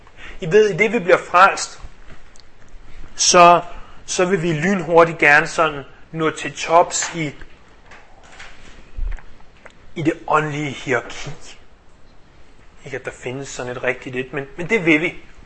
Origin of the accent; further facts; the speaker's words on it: Central Denmark Region, Denmark; hvor jeg kommer fra på Mirtjylland